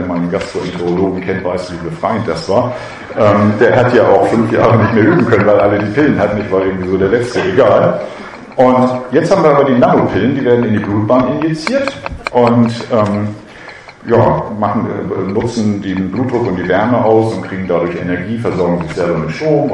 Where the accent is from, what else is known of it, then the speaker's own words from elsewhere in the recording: Schleswig-Holstein, Germany; Ich bin ja aus Ostholstein, ich darf das sagen.